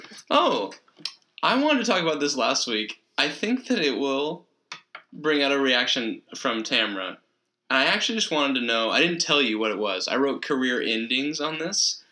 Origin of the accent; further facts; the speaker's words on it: Portland, Oregon, United States; because I'm from Portland. And Kobe, young Kobe, destroyed the Blazers' run in 2000.